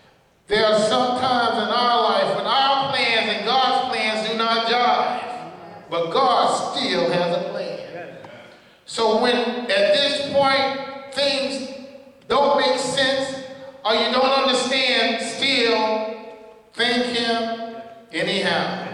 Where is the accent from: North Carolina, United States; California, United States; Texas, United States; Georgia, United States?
Georgia, United States; Atlanta; accent: Southern; Sometimes every once in a while I'm from Atlanta, so I just slip that south in there for y'all.